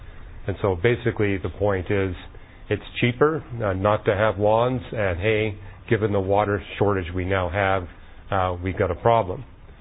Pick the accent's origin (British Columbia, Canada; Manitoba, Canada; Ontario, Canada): British Columbia, Canada; Vancouver; now in United States; Well, where we live in Southern California, it's not like where I grew up in Vancouver, where there's enough water that you can have lush lawns with no irrigation at all.